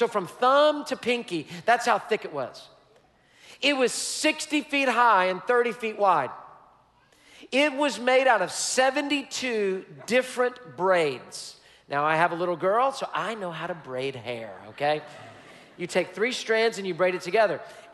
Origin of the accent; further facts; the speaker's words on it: Texas, United States; I'm like, I'm from Texas, I'm journaling this, okay?